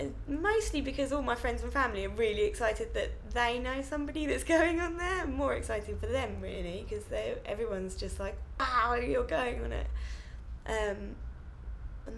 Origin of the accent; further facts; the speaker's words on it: South East England, United Kingdom; and then I grew up in Kent. Near Tunbridge Wells.